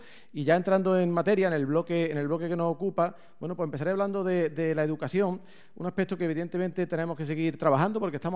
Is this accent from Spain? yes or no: yes; Spain; ni se me olvida que somos españoles y que tenemos una inflación